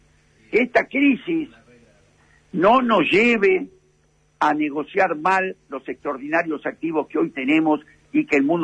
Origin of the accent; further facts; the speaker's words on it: Río Negro, Argentina; donde vengo del Valle de Río Negro